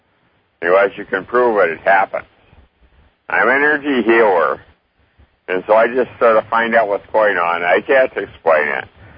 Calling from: Melbourne Village, Florida, United States; I'm calling from Melbourne Village, Florida.

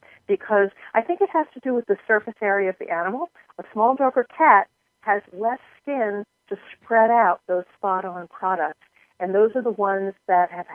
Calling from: Ithaca, New York, United States; I live in upstate New York in a town called Ithaca, which is kind of in the middle of nowhere. It's called the Finger Lakes region, and we refer to ourselves as centrally isolated.

